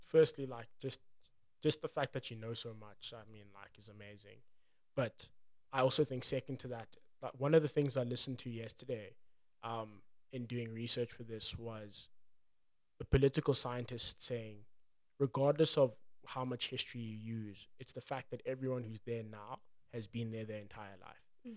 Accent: South Africa; But I think also being a South African, also understanding at least the political pressure and the political sentiment

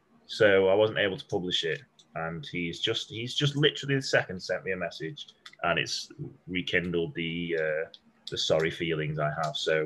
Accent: United Kingdom; You know, I'm British, so there was heavy drinking involved, as you'd imagine.

